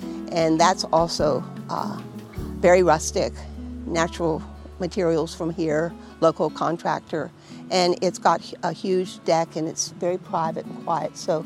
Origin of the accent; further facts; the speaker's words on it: Delaware, United States; I'm a preservationist and I'm from Delaware, but I was with a friend that was looking to buy a place